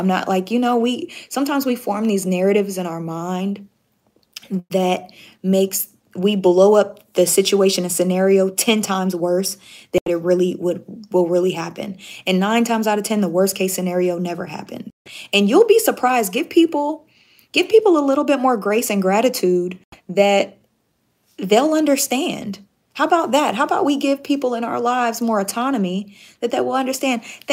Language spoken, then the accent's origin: English; California, United States; I'm in California, my home state.